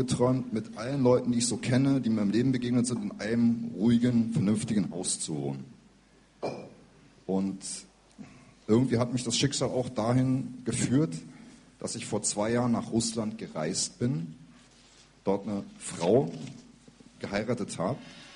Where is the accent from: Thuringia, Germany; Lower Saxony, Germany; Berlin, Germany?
Berlin, Germany; meine Heimatstadt Berlin